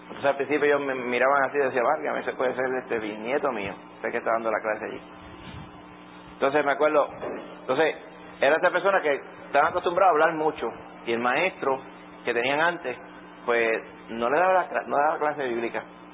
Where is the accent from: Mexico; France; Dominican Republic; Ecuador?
Dominican Republic; moved away; Vine de allá de República Dominicana, vinimos aquí